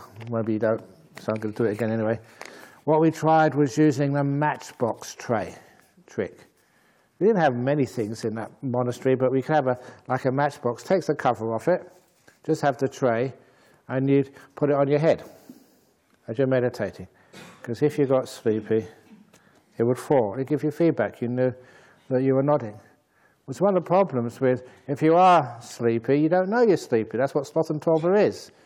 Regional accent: England, United Kingdom; born there; I was born in England

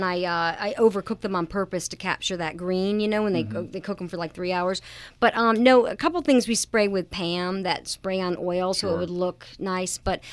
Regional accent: North Carolina, United States; And then that curtain is from my growing up in North Carolina. We grew up with those curtains downstairs in my dad's office.

